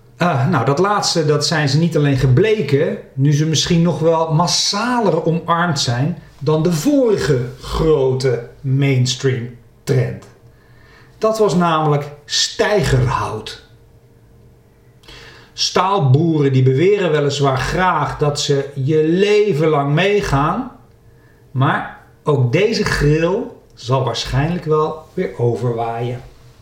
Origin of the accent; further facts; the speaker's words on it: Nijkerk, Gelderland, Netherlands; born there; Dan bekijk ik ook nog even wat er zoal te koop is in mijn geboorteplaats Nijkerk.